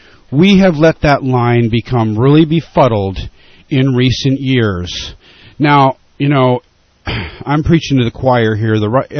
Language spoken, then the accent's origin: English; California, United States; the most imminent threat to my security as a Californian, as a citizen of the United States?